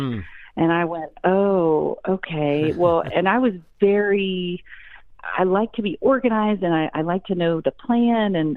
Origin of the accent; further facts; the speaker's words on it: Texas, United States; also born or lived in Shreveport; You know, growing up in Northeast Texas and Shreveport, it's a little bit different of a vibe than Austin was